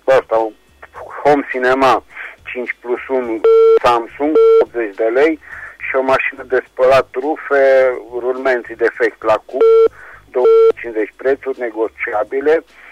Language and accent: Romanian; Reșița, Caraș-Severin, Romania; din Reșița